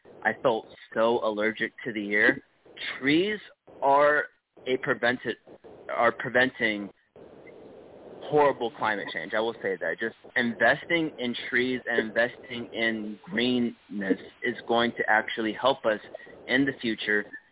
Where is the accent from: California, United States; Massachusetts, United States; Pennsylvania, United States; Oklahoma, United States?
California, United States; And California is my home state, and people talk about climate change